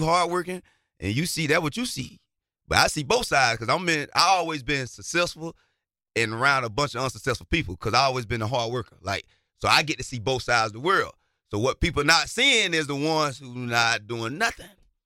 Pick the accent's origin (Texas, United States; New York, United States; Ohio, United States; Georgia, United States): Georgia, United States; Millen; also born or lived in Waynesboro; But I'm really from a small town, Millen, Georgia, 3,000 people.